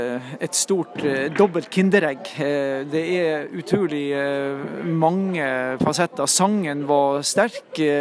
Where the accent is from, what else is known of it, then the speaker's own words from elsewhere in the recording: Øksnes, Nordland, Norway; Øksnes i Vesterålen er min hjemplass.